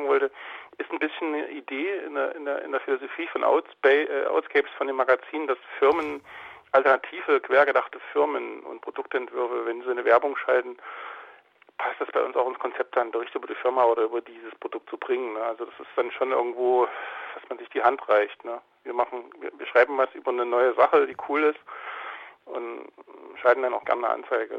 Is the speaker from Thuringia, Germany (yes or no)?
yes; Gera, Thuringia, Germany; hier auch in Gera, in meiner Heimatstadt